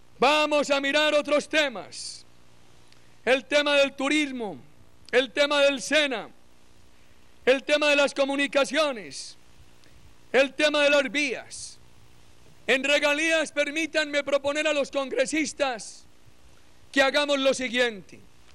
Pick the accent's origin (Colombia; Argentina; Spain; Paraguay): Colombia; Antioquia; Mi tierra pequeña, mi patria chica, mi comarca, no es tan rica como se piensa. Antioquia es arrugada en la topografía, no tiene petróleo.